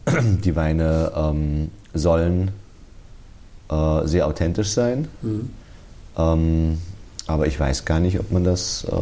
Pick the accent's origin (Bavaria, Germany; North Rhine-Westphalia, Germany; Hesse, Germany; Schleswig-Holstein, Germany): Bavaria, Germany; Würzburg; Als Würzburger ist das natürlich kein Wunder.